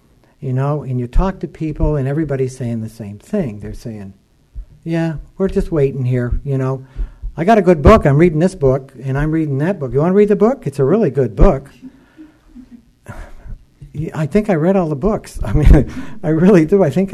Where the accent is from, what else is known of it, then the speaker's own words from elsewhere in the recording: Massachusetts, United States; And I said, well, I'm from Massachusetts. The stone capital of the world.